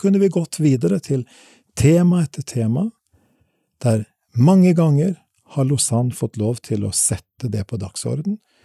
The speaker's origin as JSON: {"language": "Norwegian", "country": "Sweden", "said": "Nå tenker du at siden jeg kommer fra Sverige, som har vært nøytralt helt frem til nå"}